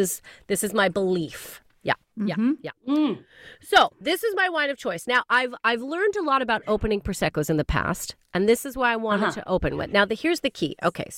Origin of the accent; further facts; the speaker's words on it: Canada; moved away as an adult; now in United Kingdom; Now, when I first came to the UK, I am from Canada